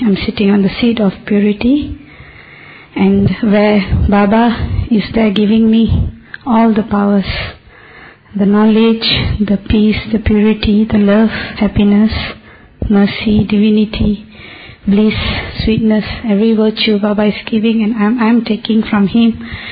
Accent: Malaysia; from Malaysia.

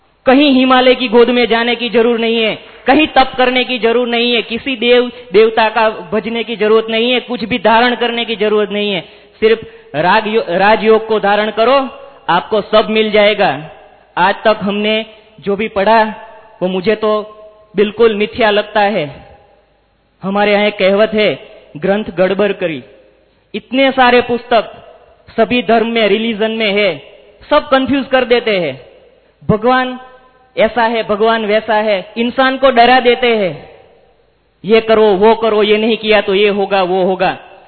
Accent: Amreli, Gujarat, India; मैं अमरेली गुजरात से आया हूँ।

